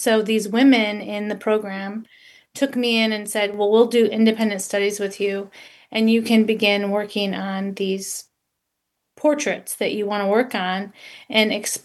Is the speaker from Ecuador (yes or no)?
no; Niles, Michigan, United States; Well, I was raised in the Midwest in a town called Niles, Michigan.